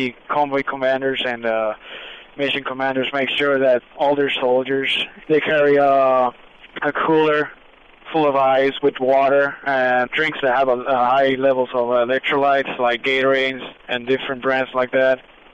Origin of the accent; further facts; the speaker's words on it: Florida, United States; I came from Florida.